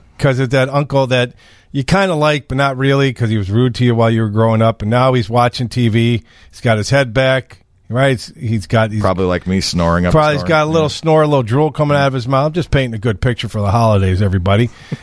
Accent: Chicago, Illinois, United States; You know, I don't, you know, and we're from Chicago.

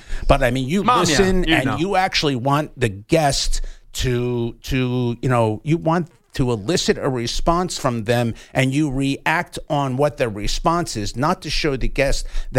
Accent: Passaic, New Jersey, United States; I used to listen to the Bill Corsair show on WCAU in Philadelphia when I was growing up in Passaic, New Jersey, at 6 years of age to 10 years of age.

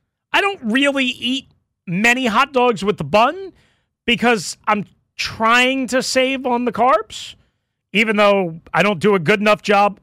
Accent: New York, United States; Now, I grew up in New York, where sauerkraut is way, way, way bigger, I think, in New York than it is elsewhere

